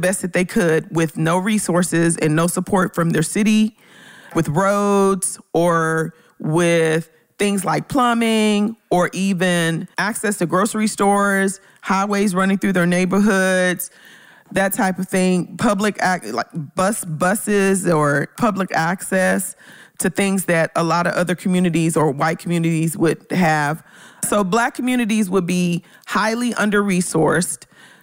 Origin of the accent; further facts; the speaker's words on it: Memphis, Tennessee, United States; In Memphis, I'm from Orange Mound in Memphis, Tennessee